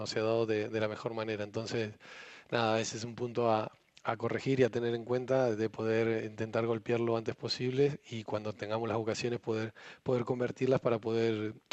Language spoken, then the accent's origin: Spanish; Argentina; also born or lived in Spain; now in England; de chico la miraba mucho el fútbol inglés, en Argentina pasa mucho el fútbol inglés